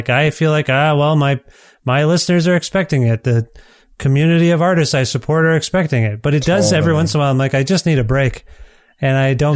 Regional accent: Edmonton, Alberta, Canada; It was in my hometown here in Edmonton.

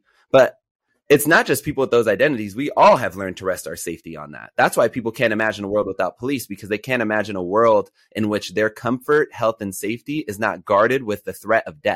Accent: Los Angeles, California, United States; So going back to my story, I grew up in Los Angeles during the time of zero tolerance.

